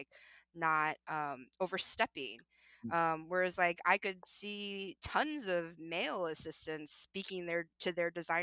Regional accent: Midwest, United States; I was raised in the Midwest.

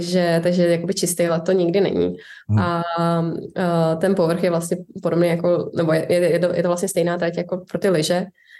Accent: Šumava, Czechia; protože bydlíme nebo jsme ze Šumavy, takže to je blízko

